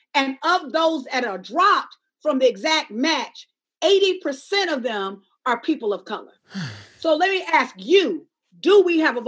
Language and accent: English; Alabama, United States; I'm from Alabama. I'm a Black woman from Alabama.